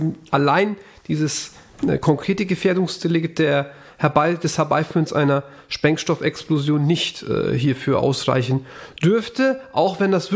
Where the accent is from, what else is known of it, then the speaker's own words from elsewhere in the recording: Denizli, Turkey; weil das ist auch in meiner Heimat in Denizli so